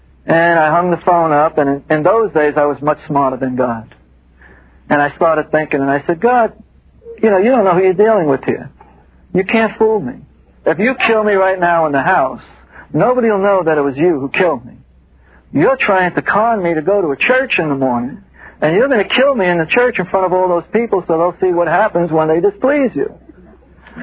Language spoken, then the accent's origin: English; New York, United States; And when he saw me and heard my accent, he knew I was from New York